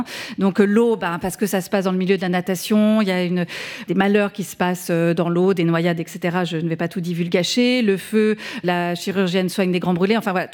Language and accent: French; Auxerre, Bourgogne-Franche-Comté, France; j'ai grandi à Auxerre